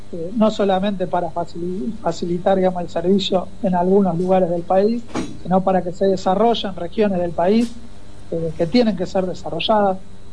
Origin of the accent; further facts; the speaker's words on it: Argentina; Lejos estamos como argentinos y argentinas de vivir cada día un poquito peor.